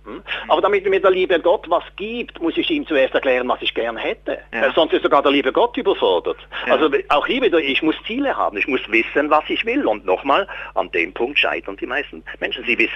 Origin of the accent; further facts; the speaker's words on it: Switzerland; Zu der Zeit war es viel, ich rede von den 50er Jahren, war es viel, wenn bei uns in der Schweiz einer im Monat 3.000 Franken verdient hat.